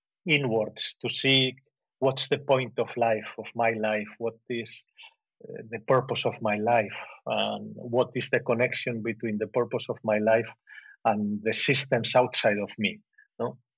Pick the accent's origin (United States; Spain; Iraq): Spain; English is a second language; And I was I was born and brought up in the Spanish dictatorship with Franco.